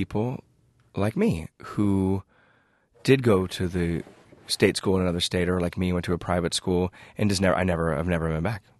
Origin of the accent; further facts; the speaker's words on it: Warren, Ohio, United States; I'm from Northeast Ohio, from a place called Warren, Ohio. My father and my grandfather both worked in steel mills.